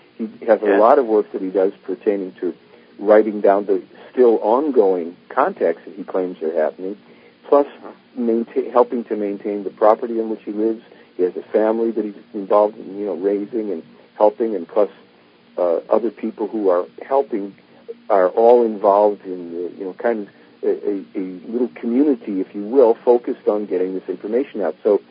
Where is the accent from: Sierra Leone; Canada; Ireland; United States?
United States; Well, ever since I was a kid growing up in America, I was interested in, you know, space stories and things.